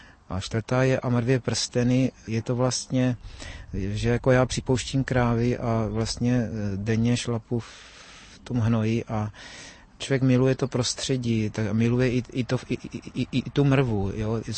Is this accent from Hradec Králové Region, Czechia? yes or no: no; Valašské Meziříčí, Zlín Region, Czechia; Pocházím z Valašského Meziříčí, ale můj otec se narodil v Osové Bytýšce, což je kousek od Tasova. A Moje maminka pochází z Bystřice pod Hostýnem